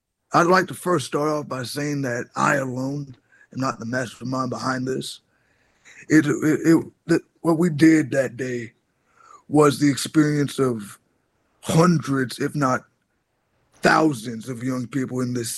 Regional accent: Washington, District of Columbia, United States; Born and raised in Ward 7, D.C. My mother came here from North Carolina, Kinston.

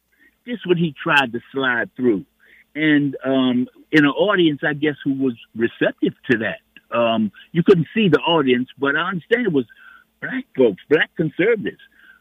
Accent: Washington, District of Columbia, United States; And I'm from Washington, born and raised in Washington.

